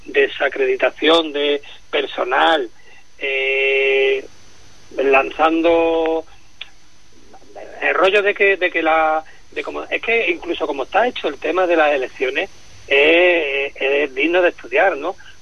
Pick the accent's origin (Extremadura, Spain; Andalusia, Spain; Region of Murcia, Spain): Andalusia, Spain; Encinasola; me fui a mi pueblo, y como tú sabes, desde Encinasola hasta Huelva pues hay un trecho